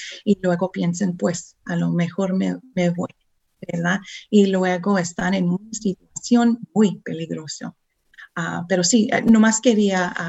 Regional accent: Texas, United States; Spanish is a second language; now in Austin, United States; soy de Texas. Estoy hablando con ustedes desde Austin. Quiero decir perdón, lo entiendo mejor que lo puedo hablar. Soy de Texas y hay veces que hablo en Tex-Mex.

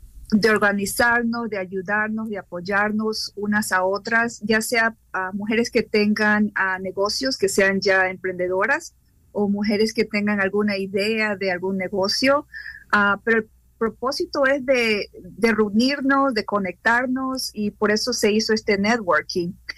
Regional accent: Ecuador; now in Dutchess County, United States; Yo soy de Ecuador.

